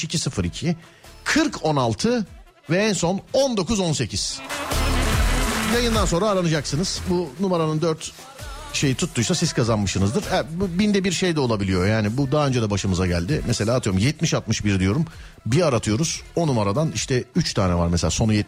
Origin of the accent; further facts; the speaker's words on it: Istanbul, Turkey; Biz İstanbullular olarak öyle diyebiliriz.